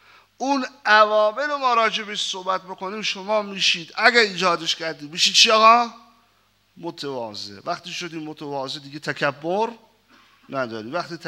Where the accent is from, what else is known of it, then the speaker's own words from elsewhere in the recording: Iran; منم ایرانی هستم